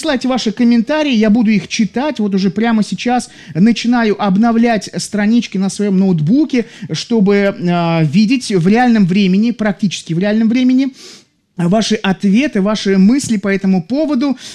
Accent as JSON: {"language": "Russian", "town": "Odesa", "region": "Odesa Oblast", "country": "Ukraine", "said": "в силу того, что я одессит, я могу общаться с собой 20 минут спокойно"}